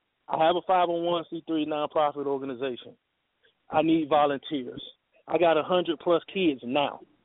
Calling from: Gastonia, North Carolina, United States; I'm coming from Gastonia, Dallas, North Carolina.

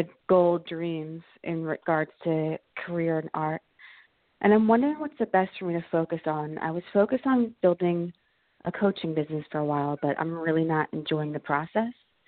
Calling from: New Jersey, United States; in New Jersey.

